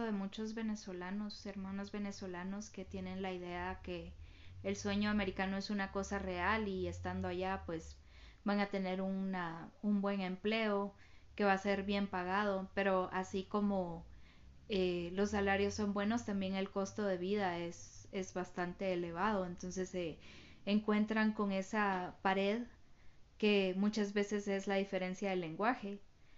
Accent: Guatemala; nosotros somos guatemaltecos, pues tenemos esa facilidad que podemos pedir una residencia de trabajo al tener un nivel, pues, medio de inglés

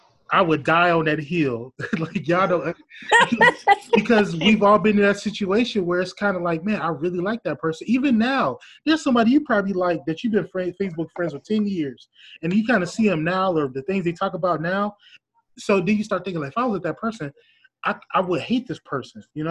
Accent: Milwaukee, Wisconsin, United States; I grew up in Milwaukee where you need to know how to talk about people.

